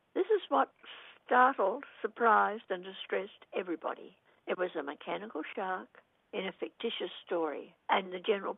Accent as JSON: {"language": "English", "town": "Lower Hutt", "region": "Wellington", "country": "New Zealand", "tie": "born or raised there", "said": "I grew up in Lower Hutt, Wellington."}